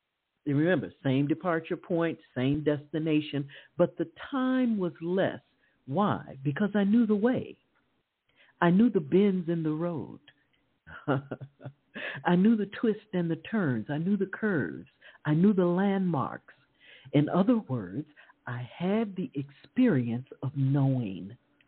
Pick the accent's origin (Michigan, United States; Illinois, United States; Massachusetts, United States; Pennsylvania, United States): Illinois, United States; Chicago; As most of you know, I grew up in Chicago, Illinois.